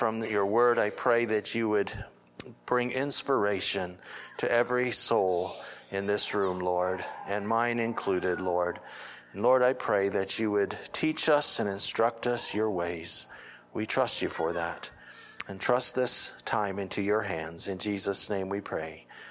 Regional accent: Ohio, United States; I'm from Ohio, from the Faith Christian Fellowship congregation in Ohio.

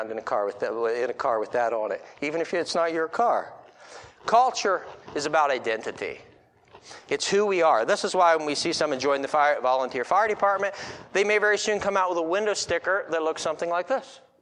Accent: the South, United States; So I grew up in the American South and have enjoyed elements of the Southern black culture.

